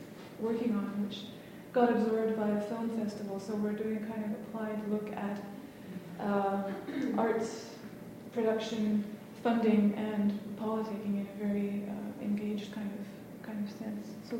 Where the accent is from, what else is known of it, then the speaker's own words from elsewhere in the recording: Toronto, Ontario, Canada; also born or lived in Scotland; now in Montreal, Canada; I was born in Scotland, grew up in Toronto, and I've lived in Montreal for the last 13 years.